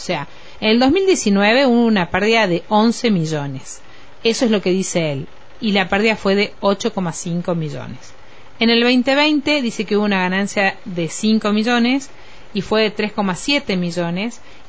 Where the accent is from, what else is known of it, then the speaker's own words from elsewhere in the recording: Catamarca, Argentina; A mí como catamarqueña, a mí como argentina